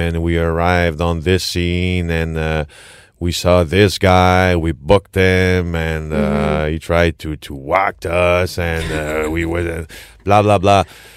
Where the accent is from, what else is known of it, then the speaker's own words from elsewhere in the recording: Quebec, Canada; accent: French, Quebec, Canadian; English is a second language; Land for my French, Quebec, Canadian, English accent.